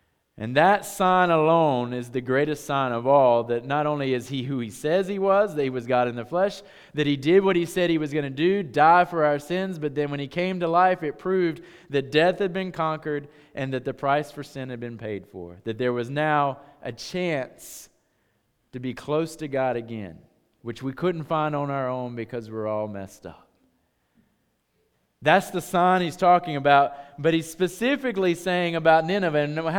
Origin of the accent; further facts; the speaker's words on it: United States; when I allow the fact that I'm American